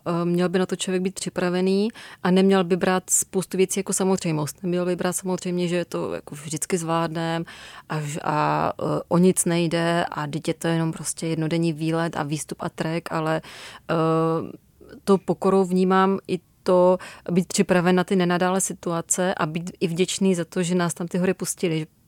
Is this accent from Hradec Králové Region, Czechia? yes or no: no; Opava, Moravian-Silesian Region, Czechia; Já jsem z Opavy původem, takže jsem tak pendlovala dětství Jeseníky, Beskydy.